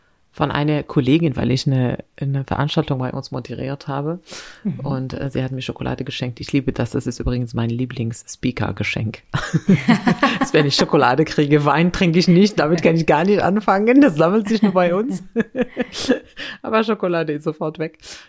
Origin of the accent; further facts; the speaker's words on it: Morocco; Ich bin in Marokko aufgewachsen und das gehört dazu, dass man gute Gastgeber ist, ne?